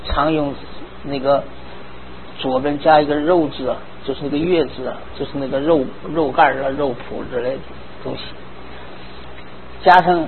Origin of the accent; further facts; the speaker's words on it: China; 因为这个我们中国人崇拜这个天